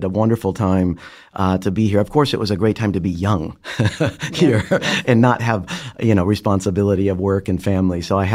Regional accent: Indiana, United States; also born or lived in Michigan; I was born and lived much of my early life in Indiana, small college town in northern Indiana. In middle school, I moved to Michigan, right above Indiana.

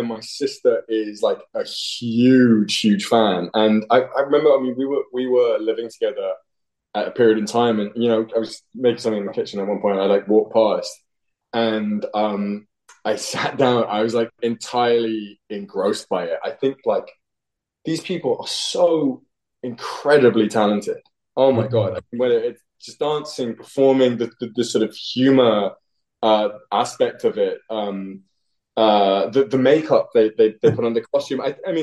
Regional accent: United Kingdom; now in United States; Mine would be … which I think is, as a Brit in the US, it's pretty apt.

